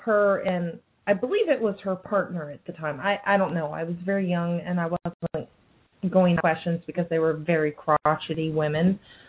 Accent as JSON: {"language": "English", "region": "California", "country": "United States", "tie": "born or raised there", "also_born_or_lived": "New Jersey", "said": "Because, I mean, originally I was born in New Jersey. I grew up in California."}